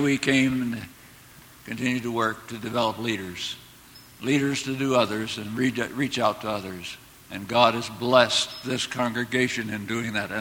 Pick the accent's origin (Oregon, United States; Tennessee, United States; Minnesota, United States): Minnesota, United States; I didn't come here to enjoy the hot climate sometimes. I grew up in Minnesota. My wife grew up in Wisconsin.